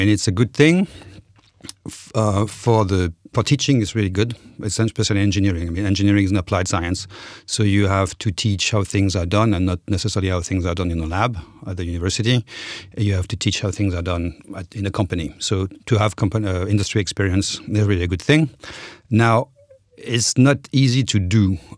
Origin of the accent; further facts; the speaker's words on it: France; English is a second language; I was born and raised in France